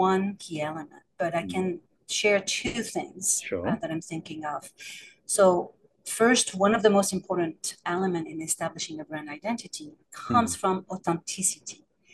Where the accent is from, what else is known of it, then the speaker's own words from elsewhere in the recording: France; English is a second language; moved away as an adult; also born or lived in San Francisco, United States; now in New York City, United States; Well, I'm originally from France. I moved in 1998 to San Francisco Bay Area.